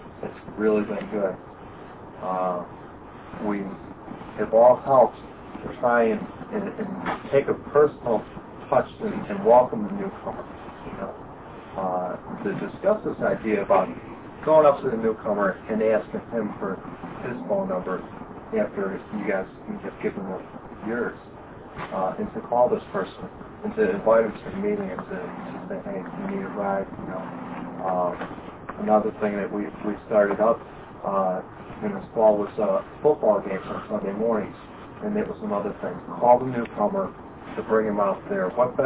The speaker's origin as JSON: {"language": "English", "town": "Chicago", "region": "Illinois", "country": "United States", "said": "I'm an addict from Chicago."}